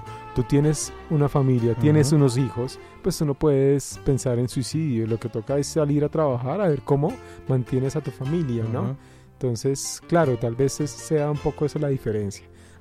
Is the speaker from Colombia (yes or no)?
yes; Colombia; nosotros como colombianos pues no sabemos qué es el invierno